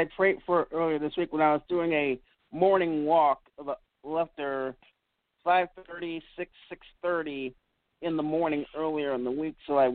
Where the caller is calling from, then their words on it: Manhattan, Kansas, United States; from Manhattan, Kansas.